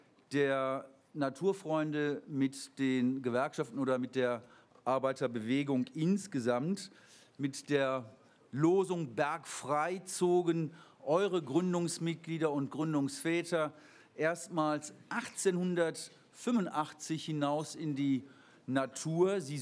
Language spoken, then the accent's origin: German; North Rhine-Westphalia, Germany; ich komme ja aus dem Bergischen Land und wir waren immer in Solingen in den Naturfreundehäusern